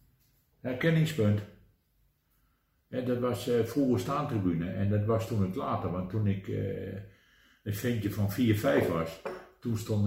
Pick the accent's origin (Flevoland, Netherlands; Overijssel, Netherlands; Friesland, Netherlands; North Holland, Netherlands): Overijssel, Netherlands; En deze lichtmast, die scheen bij ons in de woonkamer. Dus dit was mijn speelterrein, mijn geboortegrond.